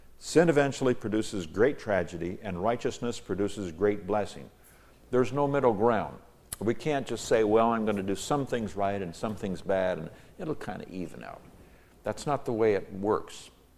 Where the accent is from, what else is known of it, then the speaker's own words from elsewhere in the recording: Nigeria; when I was growing up in Nigeria, West Africa